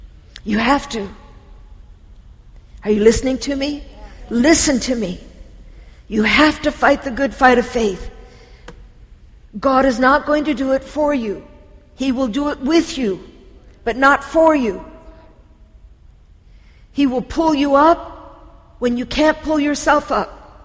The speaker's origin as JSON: {"language": "English", "region": "California", "country": "United States", "said": "I'm from California. We know desert life."}